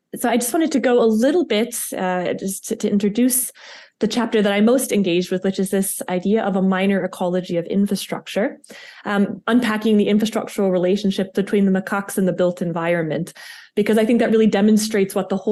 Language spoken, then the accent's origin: English; United States; accent: American; now in Vaduz, Liechtenstein; That's a bit of a problem with my American accent, so I hope you can all forgive me for that.